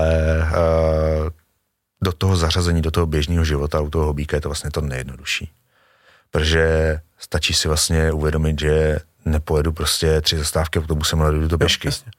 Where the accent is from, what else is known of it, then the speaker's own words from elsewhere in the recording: Prague, Czechia; hráli jsme si prostě venku na ulici, jsem z Prahy.